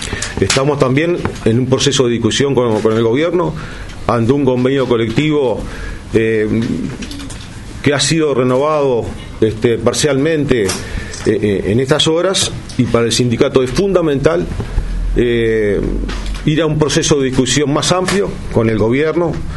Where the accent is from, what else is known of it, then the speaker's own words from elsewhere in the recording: Uruguay; como uruguayos, como trabajadores de la banca oficial, defendemos la permanencia del banco en estos lugares